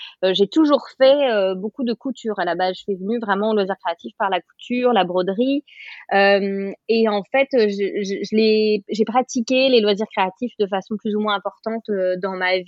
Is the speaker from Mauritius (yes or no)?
no; Brittany, France; moved away as an adult; now in England, United Kingdom; J'ai 35 ans, je suis française originaire de Bretagne, mais j'habite en Angleterre avec mon conjoint et nos deux petites filles depuis maintenant 5 ans.